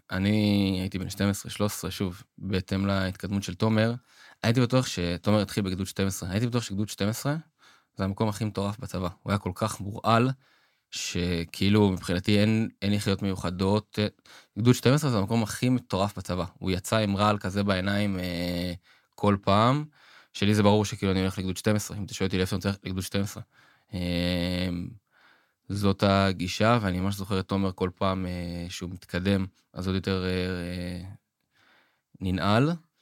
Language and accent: Hebrew; Kfar Saba, Central District, Israel; now in Motza, Israel; אני בן 30, אני גר במוצא ליד ירושלים, במקור אני מכפר סבא, גם אני ותומר, אנחנו 2 אחים.